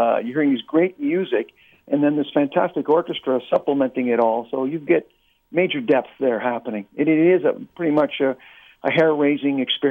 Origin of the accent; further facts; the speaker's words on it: Toronto, Ontario, Canada; I grew up in the Toronto area, as did everyone in the band.